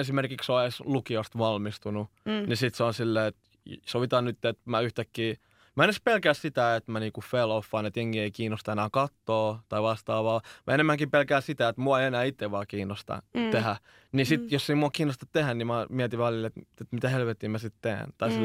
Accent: Iraq; Finnish is a second language; now in Finland; mä oon Irakista itse alun perin

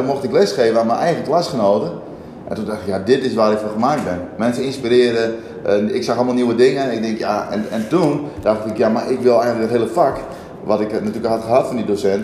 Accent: Hurdegaryp, Friesland, Netherlands; Ja, ik ben opgegroeid in Hurdegriep. Dat was toen ik geboren werd, heette dat een harde grijp.

